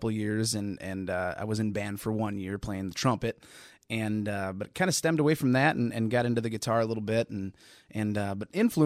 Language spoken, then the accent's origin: English; White Bear Lake, Minnesota, United States; now in St. Paul, United States; I'm born and raised in White Bear Lake, but I currently live in St. Paul, so call St. Paul home now. But I'm a Minnesota boy.